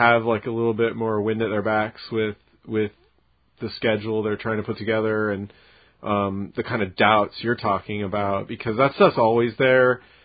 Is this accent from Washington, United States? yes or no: yes; Seattle, Washington, United States; And I grew up in Jet City, you know, like an aerospace town